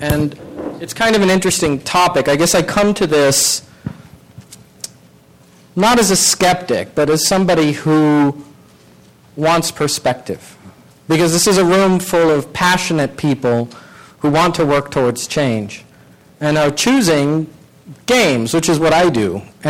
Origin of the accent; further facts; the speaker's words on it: Peru; When I was a kid growing up in Peru, another one of those places that my mother worked